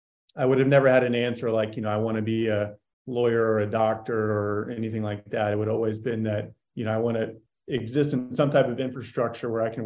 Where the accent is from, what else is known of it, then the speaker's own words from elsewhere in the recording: San Antonio, Texas, United States; now in Austin, United States; Grew up in San Antonio, Texas, and lived there through the end of high school. I moved to Austin, Texas to go to college. I got here in about 2004 and pretty much immediately fell in love with it.